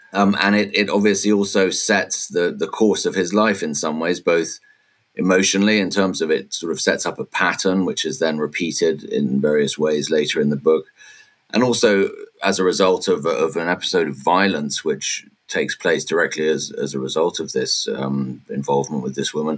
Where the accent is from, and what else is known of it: London, United Kingdom; born or raised there; now in Hungary